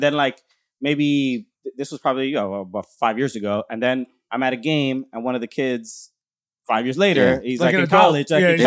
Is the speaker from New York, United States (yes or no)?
yes; Brooklyn, New York, United States; I was raised in Brooklyn